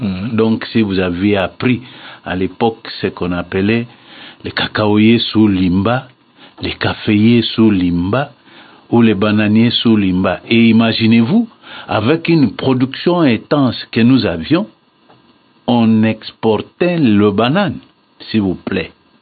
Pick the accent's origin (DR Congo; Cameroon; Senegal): DR Congo; Maluku, Kinshasa; Et je le fais chez moi à Maluku.